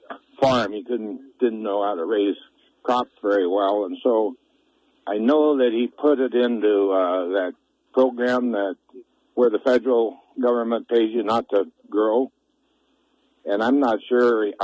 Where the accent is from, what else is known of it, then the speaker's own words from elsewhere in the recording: Havre, Montana, United States; now in Kalispell, United States; Yeah, I'm from the Haver area many years ago